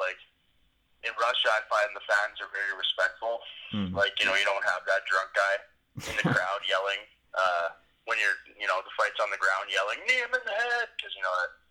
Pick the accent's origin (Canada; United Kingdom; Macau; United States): Canada; Montreal, Quebec; Even the Montreal crowd was good. I mean, I'm the hometown guy there, since I'm fighting an American.